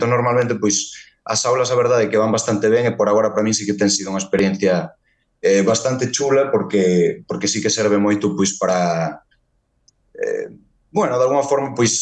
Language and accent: Galician; Lugo, Galicia, Spain; now in Lisbon, Portugal; Eu son de Lugo